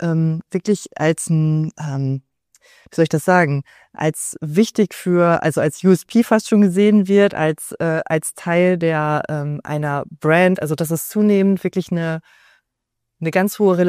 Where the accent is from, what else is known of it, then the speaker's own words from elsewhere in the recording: North Rhine-Westphalia, Germany; born there; denn ich bin ja gebürtige Ostwestfälin.